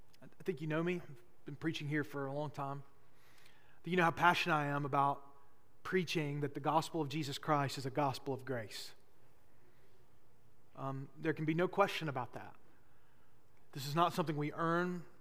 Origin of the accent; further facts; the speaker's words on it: Boaz, Alabama, United States; my first year of college I spent at Snead State Community College, my hometown in Boaz.